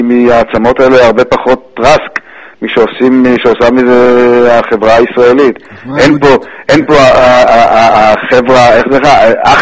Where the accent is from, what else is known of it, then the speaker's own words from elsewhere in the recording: Netzer Sereni, Central District, Israel; also born or lived in Givat Brenner; למשל אני זוכר מנצר סיריוני, קיבוץ שאני בא ממנו, מגבעת ברנר, גם כן קיבוץ שנולדתי בו.